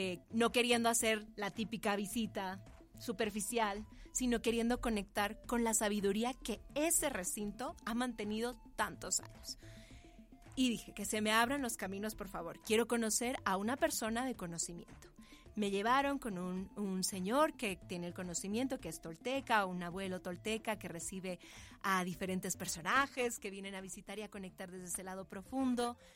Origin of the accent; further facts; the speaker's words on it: Mexico City, Mexico; born there; Yo sí nací en la Ciudad de México, México Tenochtitlán, y mi mamá nació en Teotihuacán